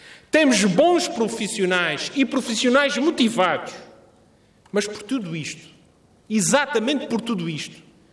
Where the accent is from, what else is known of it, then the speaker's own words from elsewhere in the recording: Azores, Portugal; como Presidente do Governo, como açoriano